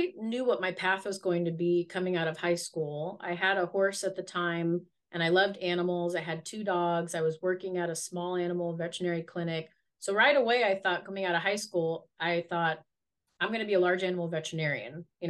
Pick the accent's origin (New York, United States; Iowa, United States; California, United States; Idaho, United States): California, United States; Oakland; Yes, I'm from the West Coast. I thought you were going to say San Francisco. I'm from the Oakland area. So I'm right in the East Bay.